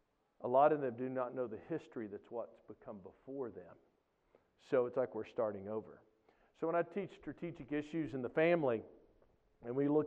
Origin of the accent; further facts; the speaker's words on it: Dallas, Texas, United States; I came from Dallas, and we started making fun in chapel about rap music takes no talent.